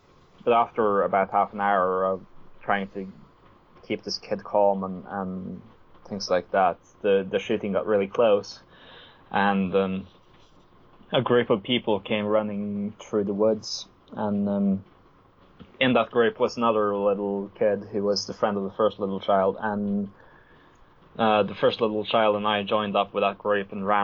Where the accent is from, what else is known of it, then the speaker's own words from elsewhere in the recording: Oslo, Norway; there had been explosion in Oslo, which is my hometown